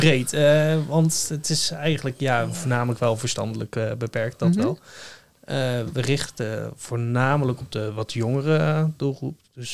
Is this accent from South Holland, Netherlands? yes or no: yes; Nieuwe-Tonge, South Holland, Netherlands; now in Sommelsdijk, Netherlands; Ik kom oorspronkelijk uit Nieuwetongen. Ik ben een jaartje of 4, 5 geleden naar Sommelsdijk verhuisd.